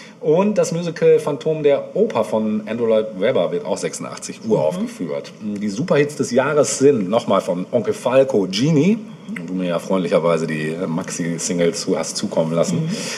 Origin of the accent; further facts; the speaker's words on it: Bielefeld, North Rhine-Westphalia, Germany; Wir kommen ja aus der Stadt des Doktors.